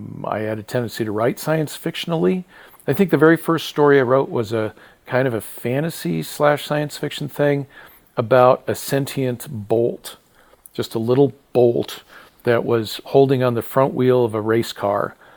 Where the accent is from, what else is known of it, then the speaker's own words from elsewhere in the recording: Colorado, United States; also born or lived in Ohio; Well, I was born in Ohio. But I was in Colorado where I grew up by the time I was 4, so all my memories were from that time.